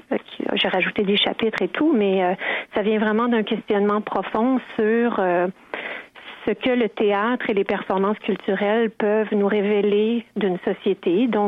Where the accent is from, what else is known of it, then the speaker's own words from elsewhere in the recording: Quebec, Canada; J'ai grandi au Québec.